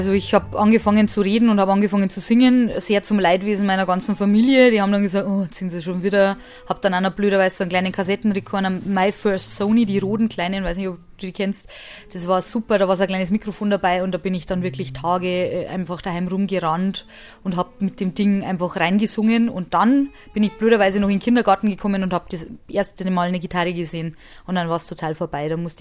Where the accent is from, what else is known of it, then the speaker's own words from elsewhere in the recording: Hamburg, Germany; weil ich komme ja aus Hamburg, haben wir ja gerade festgestellt.